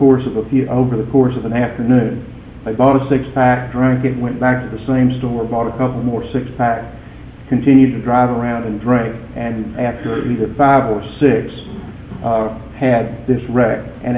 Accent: McAllen, Texas, United States; from McAllen, along with Ramon Garcia of Edinburgh.

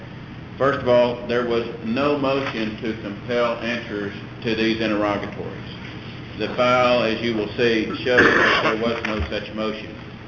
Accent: Houston, Texas, United States; Your Honors … from Houston

